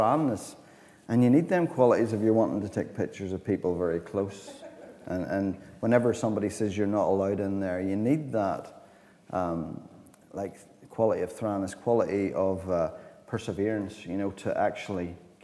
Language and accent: English; Ballymena, Northern Ireland, United Kingdom; as a boy in Ballymena, you really can't get away from that.